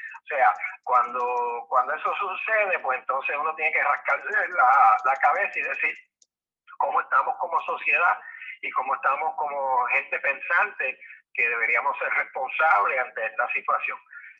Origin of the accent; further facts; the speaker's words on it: Puerto Rico; soy puertorriqueño, nacido, criado, escuela pública de la Universidad de Puerto Rico, tengo mi familia en Puerto Rico